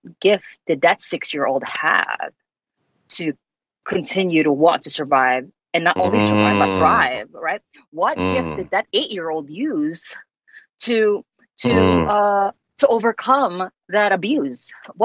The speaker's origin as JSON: {"language": "English", "country": "Philippines", "tie": "born or raised there", "moved": "yes", "lives_now": "United States", "said": "but even more so to me in the Philippines, growing up in the Philippines, women are supposed to be subservient to men and, you know, all of that. And so when I migrated to the U.S., I recognized the freedom and the ability of my gender here"}